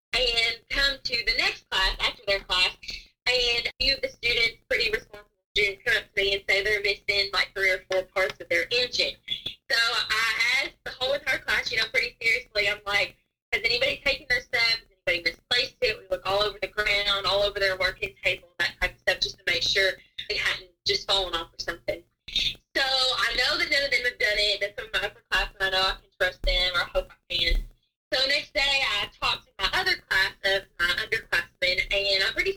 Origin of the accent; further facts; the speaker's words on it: Cincinnati, Ohio, United States; now in Kentucky, United States; I live in far western Kentucky. I'm originally from Cincinnati, so maybe some of y'all know where that is.